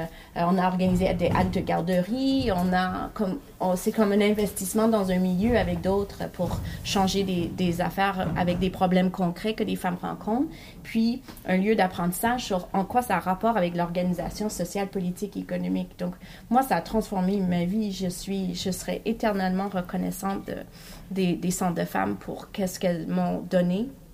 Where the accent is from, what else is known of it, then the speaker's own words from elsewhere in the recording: Montreal, Quebec, Canada; also born or lived in London / Toronto; Alors, je suis une Montréalaise surtout, mais j'ai grandi aussi à Londres puis à Toronto. Mon père est immigrant de la Norvège et ma mère est une Canadienne anglophone.